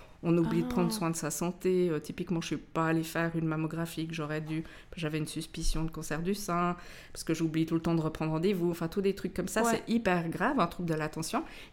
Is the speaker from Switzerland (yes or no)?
yes; Lausanne, Vaud, Switzerland; born there; Parce que déjà, moi, la Broye, c'est Lausanne. Je suis née à Lausanne.